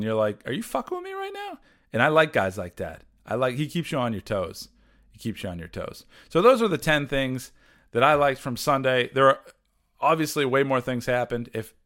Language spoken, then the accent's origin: English; Massachusetts, United States; Look, I'm a shitbag from Massachusetts. This is the best I can talk.